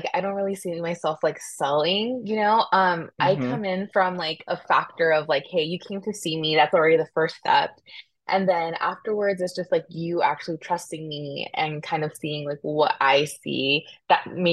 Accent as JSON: {"language": "English", "town": "Las Vegas", "region": "Nevada", "country": "United States", "tie": "born or raised there", "also_born_or_lived": "Hollywood", "said": "So I was actually born in Hollywood, but I say I'm from Vegas because I've been here since I was a year old. So I'm gonna say I'm a Vegas kid because I've never left."}